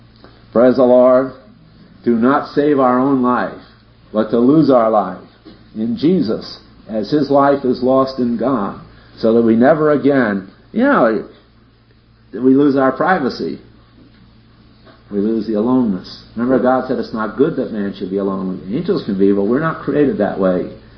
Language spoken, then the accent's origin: English; New England, United States; and I come from New England, and there this concept is full-blown.